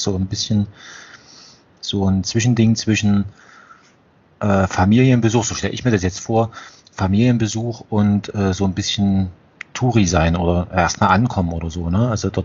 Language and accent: German; Germany; wie jetzt wir vielleicht als Deutsche Österreich betrachten? Also wir teilen uns eine Sprache